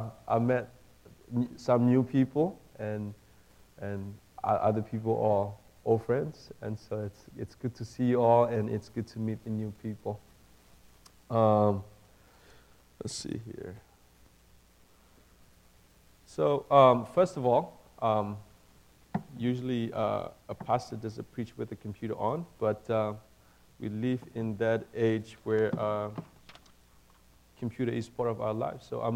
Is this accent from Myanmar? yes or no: yes; Myanmar; moved away; also born or lived in Thailand; I'm originally from Myanmar. Because of conflict and persecution, my family moved to a refugee camp. We escaped Burma. We lived in refugee camp in Thailand for about 12 years. And then we came here